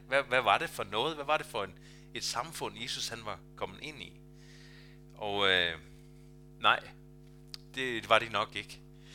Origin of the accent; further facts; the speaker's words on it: Argentina; Danish is a second language; now in Denmark; end jeg gør hjemme i Argentina, hvor jeg kommer fra